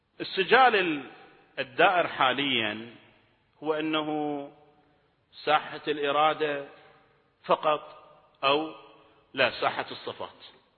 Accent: Kuwait; الدستور الموجود هو اللي يحدد أن أنا كويتي، على أساس صرت كويتي

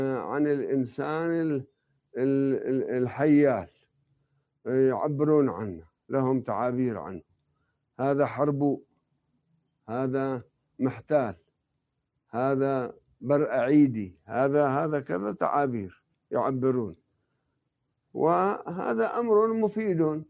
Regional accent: Lebanon; ولأني أنا نشأت بطفولتي في لبنان

